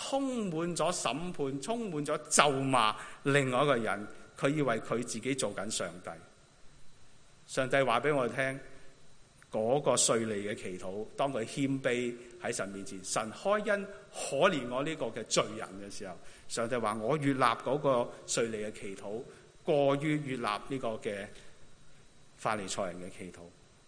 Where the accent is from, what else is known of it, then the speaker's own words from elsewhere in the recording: China; 就好像我们中国人有一句说话，你好像赶狗入穷巷的状态